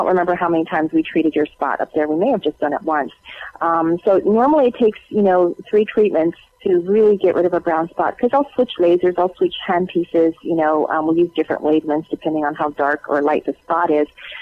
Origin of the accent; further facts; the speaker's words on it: Honolulu, Hawaii, United States; I grew up in Honolulu, and I was always at the beach and never wore sunscreen.